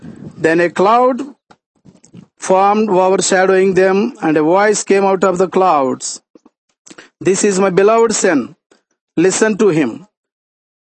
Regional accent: India; I came from India, and India itself is an ancient country.

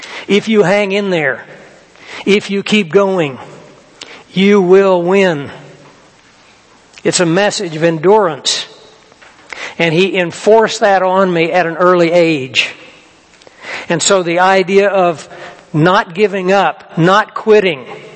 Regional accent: Kansas, United States; You know, I grew up in Kansas. My father was a runner in the 30s.

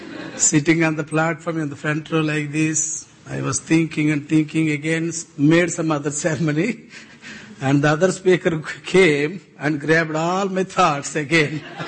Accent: India; English is a second language; Because I come from India.

